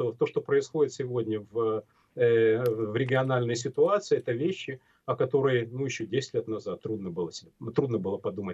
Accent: Ukraine; я ведь родом из Украины

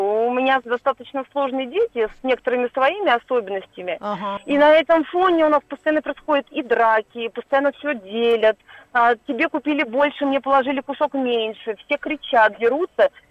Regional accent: Moscow Oblast, Russia; я из Московской области

